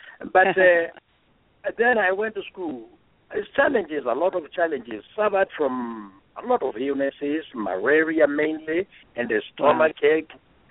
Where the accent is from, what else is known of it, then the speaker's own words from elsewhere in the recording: Kangudo, Kenya; That's Kangudo